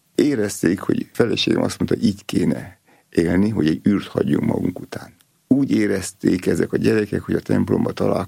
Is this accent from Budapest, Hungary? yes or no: no; Nyíregyháza, Szabolcs-Szatmár-Bereg, Hungary; mi vidéken nőttünk föl, tehát apukám nyíregyházán volt pap, és nagyon boldogak voltunk gyerekkorban.